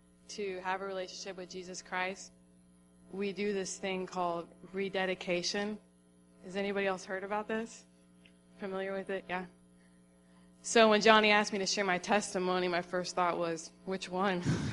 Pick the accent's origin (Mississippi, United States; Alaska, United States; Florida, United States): Florida, United States; moved away as an adult; also born or lived in Tennessee; So by the time I was 18, I was ready to live on my own, which brought me to Tennessee. I grew up in Florida.